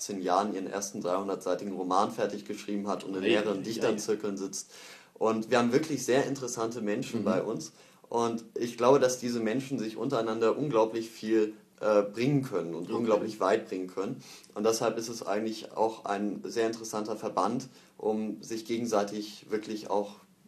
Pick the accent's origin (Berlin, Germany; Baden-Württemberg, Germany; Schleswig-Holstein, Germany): Baden-Württemberg, Germany; gerade also im Nordschwarzwald, da wo ich aufgewachsen bin.